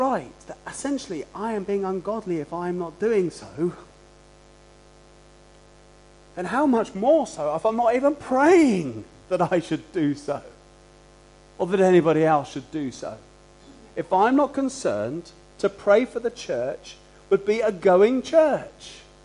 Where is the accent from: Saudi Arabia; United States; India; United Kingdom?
United Kingdom; London; You can tell I'm a Londoner.